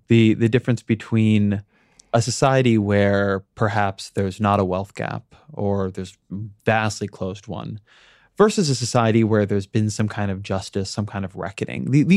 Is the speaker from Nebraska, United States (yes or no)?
no; California, United States; I grew up in Southern California. I was there during the LA riots.